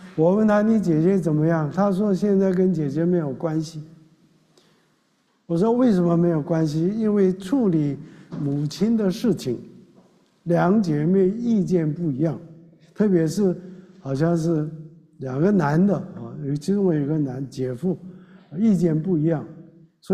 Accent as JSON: {"language": "Chinese", "country": "China", "said": "但是我们中国人也说"}